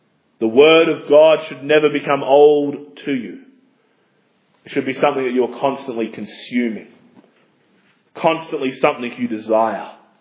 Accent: Australia; That is why I, as an Australian, can come to Scotland and have fellowship with you. I have a different cultural background to what you have.

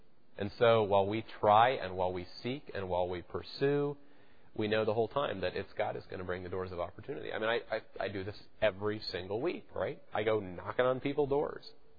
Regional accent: Salt Lake City, Utah, United States; because I grew up in Salt Lake City, so that always. So I said, oh, I grew up in Salt Lake City, da da da.

